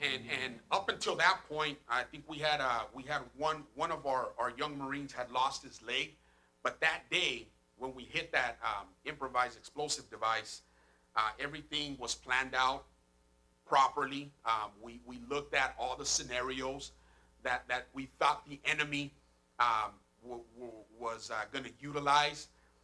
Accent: Fontana, California, United States; I grew up there in Fontana, got into some trouble towards my high school years

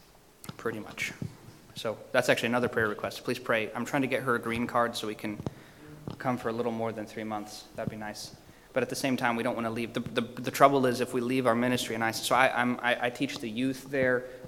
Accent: Iceland; We're doing it weird because I grew up in Iceland and I live there

